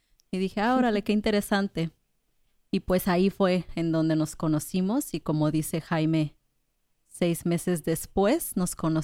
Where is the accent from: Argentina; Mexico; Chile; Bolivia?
Mexico; Colima; Yo soy de Colima, más cerca de ustedes.